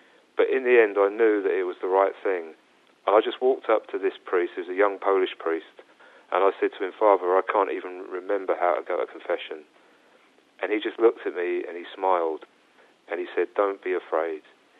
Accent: London, United Kingdom; I was born in London and I was raised as a Catholic. My mum and dad were Irish.

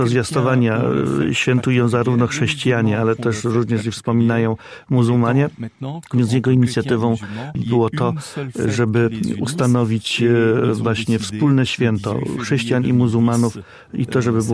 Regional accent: Lebanon; Ja urodziłem się w takim regionie Libanu, gdzie rzeczywiście jeszcze tym bardziej wspólnie mieszkają zarówno chrześcijanie, jak i muzułmanie. I także to w tej atmosferze wzrastałem.

